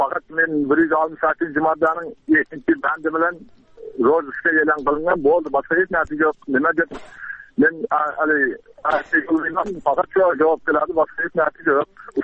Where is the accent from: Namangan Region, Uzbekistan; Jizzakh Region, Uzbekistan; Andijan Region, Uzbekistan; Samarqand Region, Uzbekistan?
Jizzakh Region, Uzbekistan; Jizzakh; Men Jizzax obodidan … 65-yilda tug'ilganman.